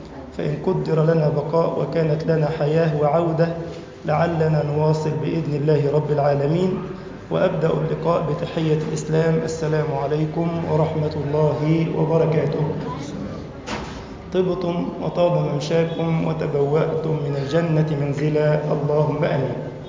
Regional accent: Egypt; اللهم اجعل بلدنا مصر أمناً أماناً سخاءً رخاءً

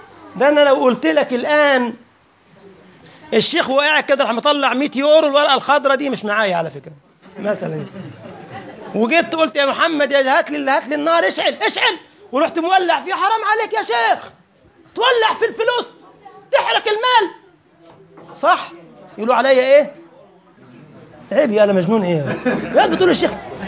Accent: Egypt; احنا عندنا في مصر اسمه شكمان

